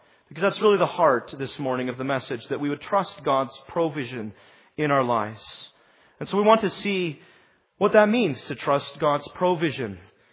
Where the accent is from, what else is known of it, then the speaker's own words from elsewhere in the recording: California, United States; It surprises me because I'm from California and we see them all the time there.